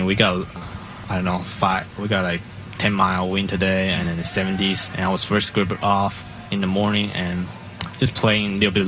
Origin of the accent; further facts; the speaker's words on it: Seattle, Washington, United States; Well, I'm from Seattle, so yeah. I'm a little bit biased.